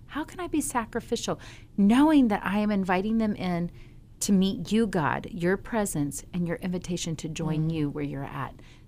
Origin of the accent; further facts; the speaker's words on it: United States; I was raised in America.